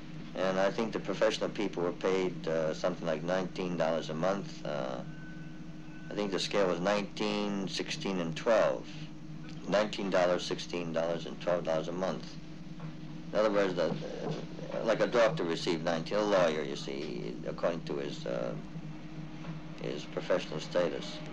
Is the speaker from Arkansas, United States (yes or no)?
no; Montebello, California, United States; born there; first language Japanese; English is a second language; I was born out in Montebello, which is a suburb of Los Angeles, and I didn't come into contact with any white Caucasian people until I was at age of four. Until I was age four, I was brought up to speak and converse in Japanese only.